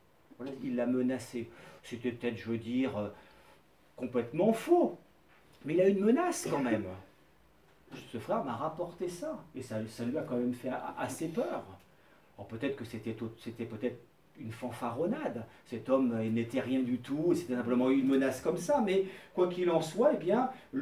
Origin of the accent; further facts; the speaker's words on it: France; Puis comme on est des Français, on va se réjouir de bien manger aussi.